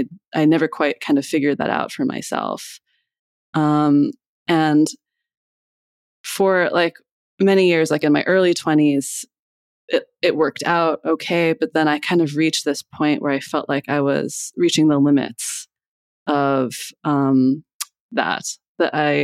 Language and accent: English; Iowa, United States; moved away as an adult; now in Philadelphia, United States; I grew up in Iowa and then I moved here to go to college and then moved into this neighborhood and like stayed in this neighborhood for like about 7 years.